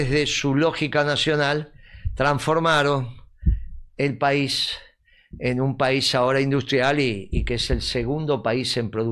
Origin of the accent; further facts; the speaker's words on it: Argentina; nosotros somos argentinos y en este caso humildemente peronistas